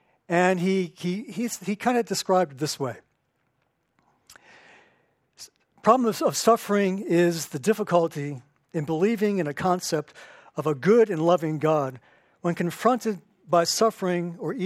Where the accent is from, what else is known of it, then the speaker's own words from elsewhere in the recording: Pikesville, Maryland, United States; I grew up in Pikesville. We don't, you know, Golden Ghetto, we don't suffer much in Pikesville.